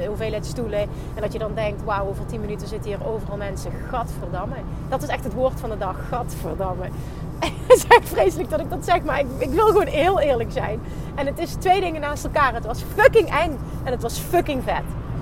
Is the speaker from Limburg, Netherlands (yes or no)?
yes; Limburg, Netherlands; Ik kom uit Limburg. Per definitie willen mensen al niet naar mij luisteren. Want ja, ik heb een accent.